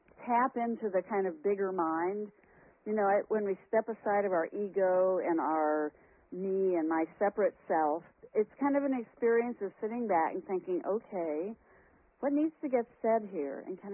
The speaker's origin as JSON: {"language": "English", "town": "Missoula", "region": "Montana", "country": "United States", "said": "I come from Missoula, Montana."}